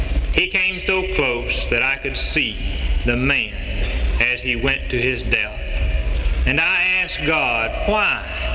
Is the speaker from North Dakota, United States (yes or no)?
no; Alabama, United States; I was called to go to one of the finest churches in my home state of Alabama, just 40 miles from my mother and father's home.